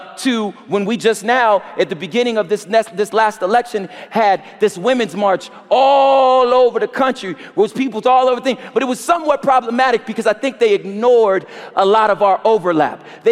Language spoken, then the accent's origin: English; California, United States; I'm a Californian